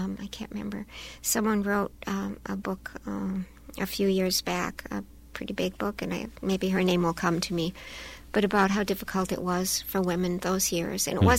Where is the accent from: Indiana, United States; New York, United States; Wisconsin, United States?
Wisconsin, United States; Madison; then I grew up really in Madison, graduated from La Follette High School in Madison and went on to college there.